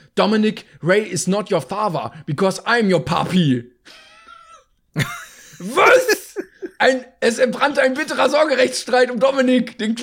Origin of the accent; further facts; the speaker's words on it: Cologne, North Rhine-Westphalia, Germany; nee, ich komme aus Köln.